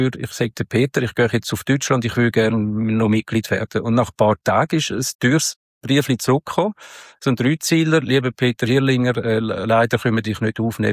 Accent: Switzerland; man hat sowieso einen gewissen Sympathie- und Doofheitsbonus als Schweizer.

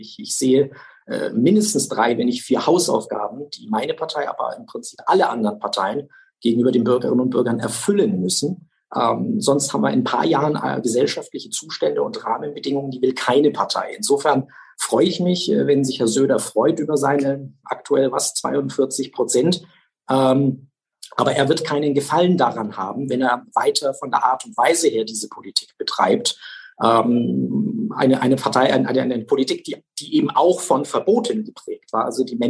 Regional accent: Nuremberg, Bavaria, Germany; dass wir als Menschen mittlerweile in Deutschland, auch in Bayern, in meiner Heimatstadt Nürnberg

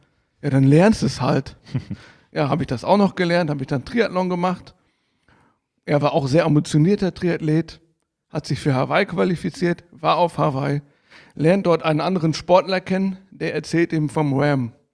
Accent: North Rhine-Westphalia, Germany

